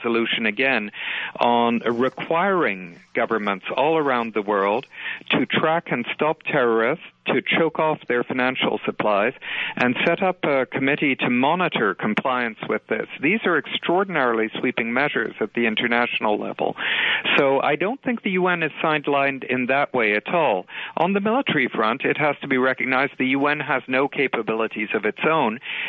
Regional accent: Canada; I say it as a Canadian

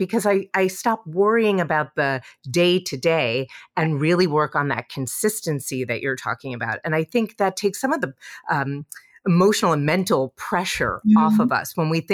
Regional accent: New York, United States; I grew up in New York. Like, McDonald's was a real treat when I was a kid. So, you know, I grew up in the 70s.

